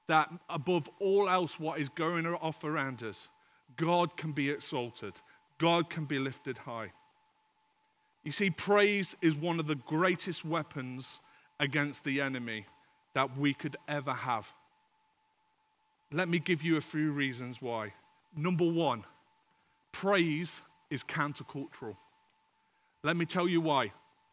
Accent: United Kingdom; Sometimes, as the British people, we love to grin and bear it and push through and try hard and just put on that brave smile.

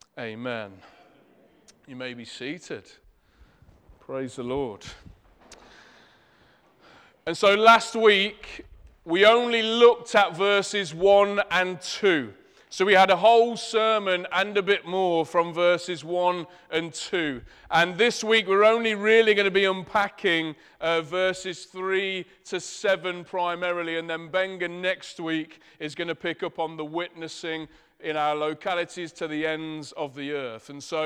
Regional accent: Leicester, East Midlands, United Kingdom; accent: Leicester; I know my Leicester accent makes it sound like an axe that you're going to chop something

